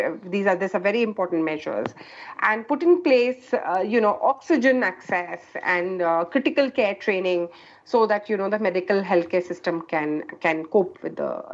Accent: India; So this is absolutely heartbreaking as an Indian to watch this happening to my people.

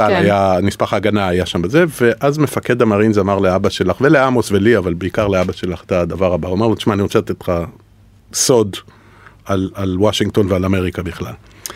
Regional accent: New York, United States; now in Israel; גדלתי באמריקה, כלומר חלק גדול מהילדות שלי הוא בניו יורק.

